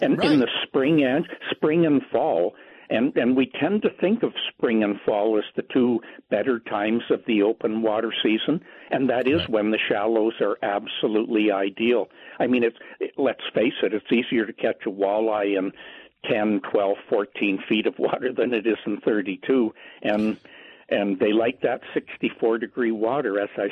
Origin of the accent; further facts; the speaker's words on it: Haliburton, Ontario, Canada; I grew up in the Halliburtons, and they're nothing like that up here.